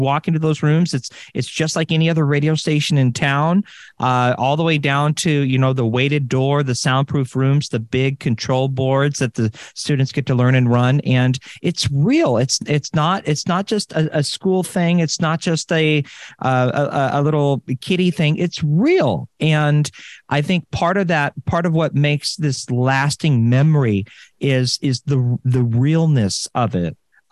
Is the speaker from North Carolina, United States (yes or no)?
no; Portland, Oregon, United States; but as a Portlander, born and raised in the Rose City